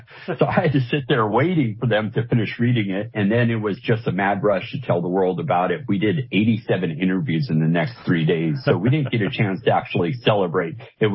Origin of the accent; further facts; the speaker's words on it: United States; And since it was my right as an American, I served as a Marine for 20 years.